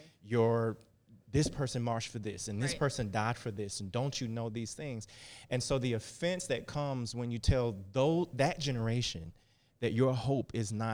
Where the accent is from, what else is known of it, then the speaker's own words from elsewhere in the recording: Mississippi, United States; we went to Mississippi, my hometown, this past summer